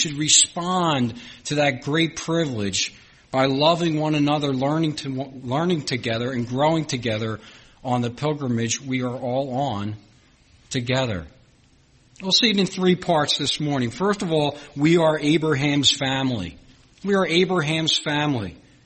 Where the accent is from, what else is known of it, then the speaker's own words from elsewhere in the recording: Philadelphia, Pennsylvania, United States; Even though I was from Philadelphia and Pittsburgh was on the other side of Pennsylvania